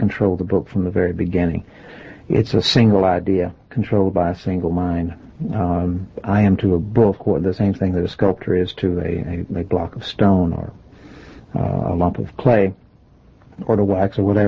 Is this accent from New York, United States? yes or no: no; Chattanooga, Tennessee, United States; now in West Hatfield, United States; Originally from Chattanooga, Tennessee.